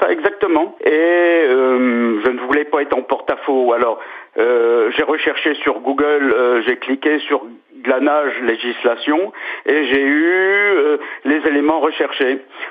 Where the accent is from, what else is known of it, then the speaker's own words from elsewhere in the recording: Bayeux, Normandy, France; born there; Je suis né à Bayeux il y a plus de 80 ans.